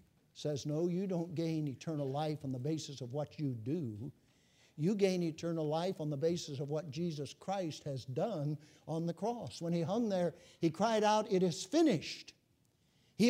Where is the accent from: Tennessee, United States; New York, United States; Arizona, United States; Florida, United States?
Arizona, United States; Listen, I grew up in Arizona, just 16 miles from one of the Mormon tabernacles, temples.